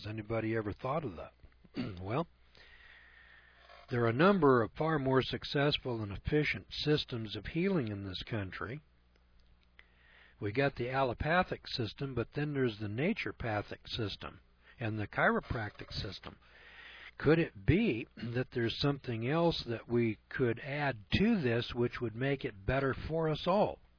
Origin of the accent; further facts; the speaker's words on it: California, United States; I'm from California, and I never heard of that place.